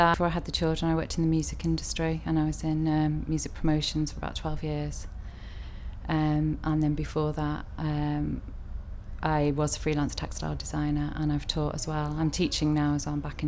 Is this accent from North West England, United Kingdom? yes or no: yes; Liverpool, North West England, United Kingdom; moved away as an adult; also born or lived in East Anglia; I'm originally from East Anglia, but I always say that I'm from Liverpool because we moved there when I was about five, and that's where I grew up, and that's where I really see my roots.